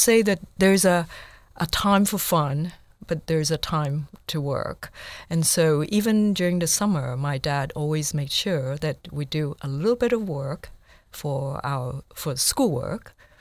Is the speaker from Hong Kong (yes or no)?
yes; Hong Kong; when I was growing up in Hong Kong, even though I love school, I love my summer holidays more.